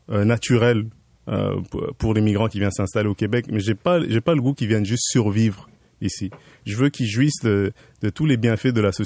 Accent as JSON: {"language": "French", "country": "France", "tie": "born there", "also_born_or_lived": "Africa", "said": "Je suis né en France. J'ai vécu un peu partout en Afrique grâce au travail de mes parents."}